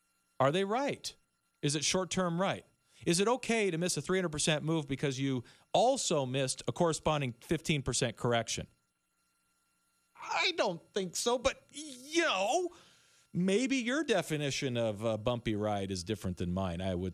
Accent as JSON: {"language": "English", "country": "United States", "tie": "born there", "said": "I was born in America. Greatest time in human history."}